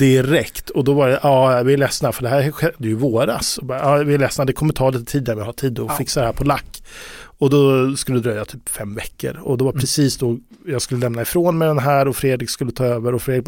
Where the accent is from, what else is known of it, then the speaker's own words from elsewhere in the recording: Sweden; Vi är hårda svenskar.